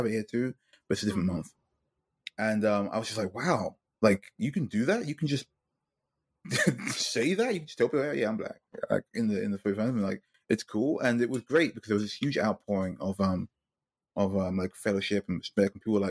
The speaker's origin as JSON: {"language": "English", "region": "London", "country": "United Kingdom", "said": "I'm from London. Heart of England."}